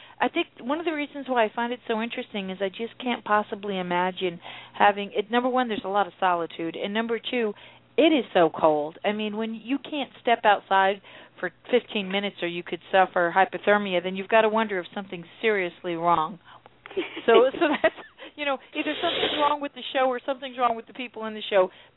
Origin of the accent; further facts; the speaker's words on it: Florida, United States; Because, you know, I'm from Florida, so you could not get more polar opposites as far as weather.